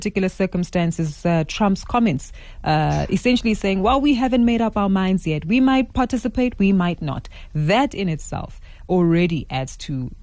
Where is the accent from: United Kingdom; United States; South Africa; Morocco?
South Africa; the strong sense of fear that has definitely been instilled within us as South African participants